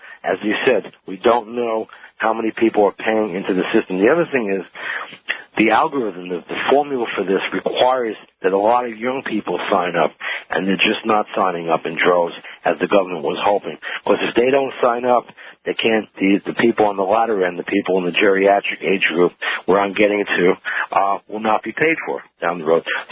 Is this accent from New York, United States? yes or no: yes; New York, United States; I'm not a native Marylander, I'm from New York